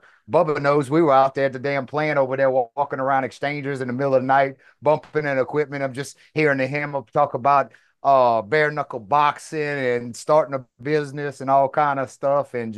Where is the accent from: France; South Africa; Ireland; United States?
United States; Louisiana; Born and bred in Louisiana and ain't been able to make it out.